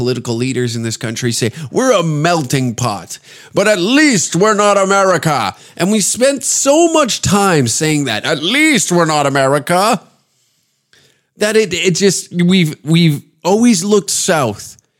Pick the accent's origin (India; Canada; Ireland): Canada; deeply annoying and frustrating as a Canadian.